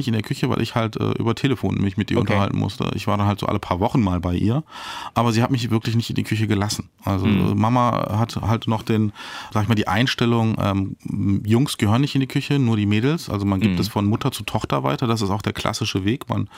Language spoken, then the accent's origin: German; Düsseldorf, North Rhine-Westphalia, Germany; Ich bin ja eigentlich Düsseldorfer und habe da studiert.